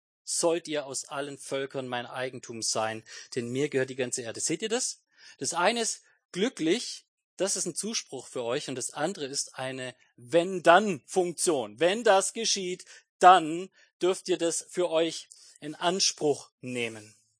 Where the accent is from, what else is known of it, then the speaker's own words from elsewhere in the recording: Waldtann, Baden-Württemberg, Germany; ich komme aus dem wunderschönen Waldtann, und dort gibt es nebenan ein Dörfchen